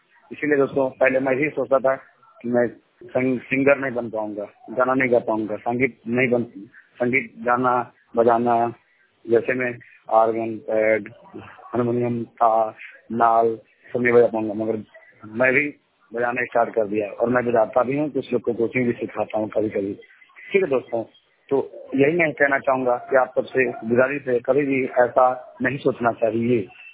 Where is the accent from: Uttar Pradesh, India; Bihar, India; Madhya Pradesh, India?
Uttar Pradesh, India; Paraspur; और मैं class 7th में पढ़ता हूँ और मेरा जिला गाजीपुर है, ग्राम पारासपुर, पोस्ट हरमनपुर, ब्लॉक बारा चावल, तहसील मोहम्मदाबाद से बात कर रहा हूँ।